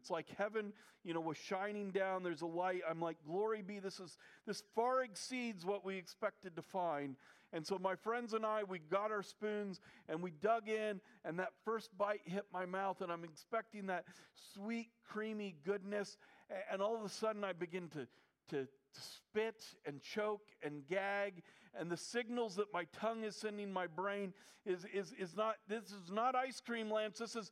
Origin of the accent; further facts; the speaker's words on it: Midwest, United States; I was raised in the Midwest. The Midwest isn't necessarily known for their beautiful landscape